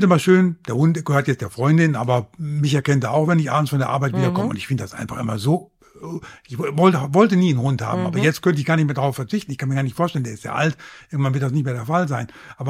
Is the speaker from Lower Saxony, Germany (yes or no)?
yes; Norden, Lower Saxony, Germany; born there; Also ich komme da gebürtig aus Norden. Norden.